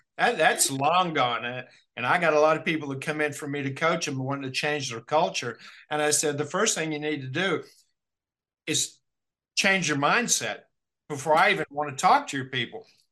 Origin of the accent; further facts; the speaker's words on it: Kentucky, United States; I go, why? Because I'm from Kentucky?